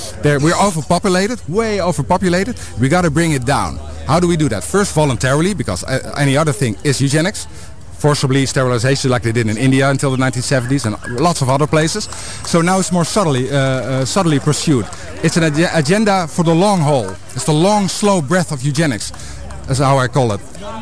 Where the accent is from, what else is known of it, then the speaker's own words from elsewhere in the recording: Netherlands; English is a second language; It's a Dutch name. I'm from Holland.